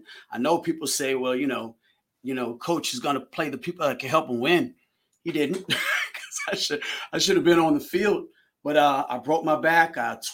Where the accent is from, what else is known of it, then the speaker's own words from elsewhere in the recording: Manassas, Virginia, United States; also born or lived in Haymarket, Virginia; Well, I was born in, I'm from Manassas, Virginia.